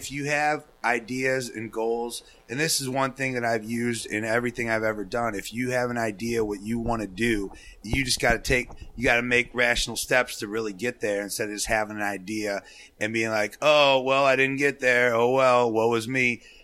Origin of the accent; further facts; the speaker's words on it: St. Louis, Missouri, United States; now in Aptos, United States; I got the opportunity to book a couple of shows in my hometown of St. Louis for him.